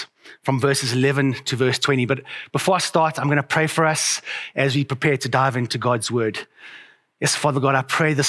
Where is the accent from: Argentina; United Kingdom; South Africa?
South Africa; Johannesburg, Gauteng; I was born in Johannesburg. I've been raised in Johannesburg. I live in the city, and I really love Johannesburg.